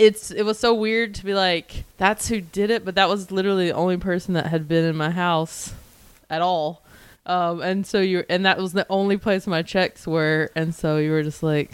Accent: North Carolina, United States; now in Los Angeles, United States; I live in LA, but I'm from North Carolina

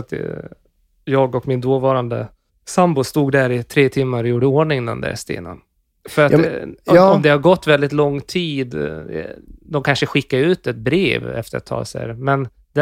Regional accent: Stockholm, Stockholm County, Sweden; Nej, men det hade väl säkert varit där jag växte upp. I Djurgården, ja, tror jag.

